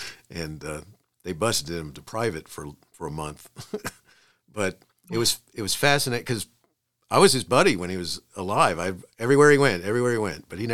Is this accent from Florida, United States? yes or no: yes; Daytona Beach, Florida, United States; You know, I grew up in Daytona Beach, Florida, and Daytona is on the Atlantic coast.